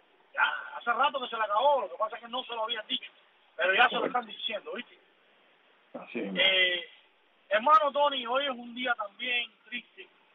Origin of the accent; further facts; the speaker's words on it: Cuba; Sí, buenos días a mi pueblo de Cuba, dentro y fuera de la isla.